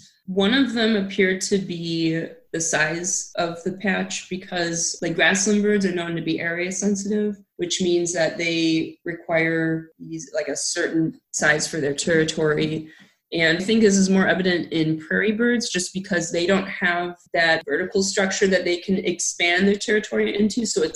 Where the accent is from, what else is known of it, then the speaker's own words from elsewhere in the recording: Minnesota, United States; And in my home state of Minnesota, it's less than 1%.